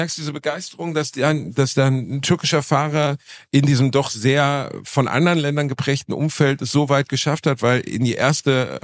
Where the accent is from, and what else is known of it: Germany